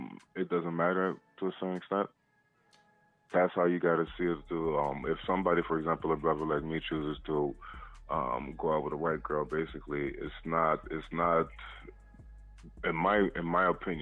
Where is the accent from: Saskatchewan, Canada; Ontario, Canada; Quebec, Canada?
Quebec, Canada; Yeah, I'm from South Shore of Montreal, so therefore, that's about it, really.